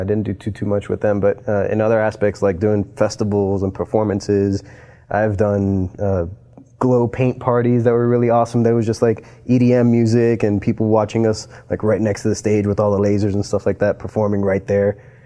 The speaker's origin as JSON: {"language": "English", "town": "Miami", "region": "Florida", "country": "United States", "said": "Oh, no, I'm originally from Miami."}